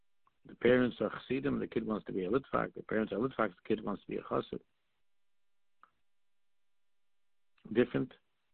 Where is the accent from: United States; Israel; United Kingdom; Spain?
Israel; I'm from Eretz Yisrael, and this person's from Canada.